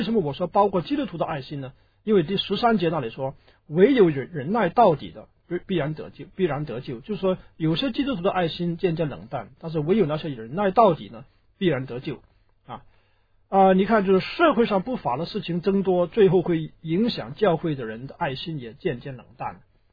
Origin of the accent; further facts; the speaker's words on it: China; 我们中国人呢这特别的缺乏这个勇气，这个勇是比较在我们儒家思想里面比较不是那么强调的啊。